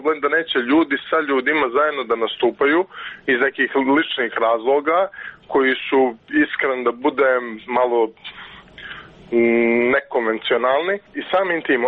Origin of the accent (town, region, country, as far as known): Montenegro